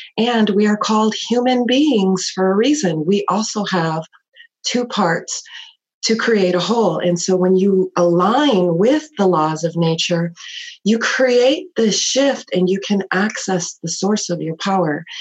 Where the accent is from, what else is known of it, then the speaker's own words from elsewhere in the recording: Chicago, Illinois, United States; You know, I grew up in Chicago. I was one of several kids.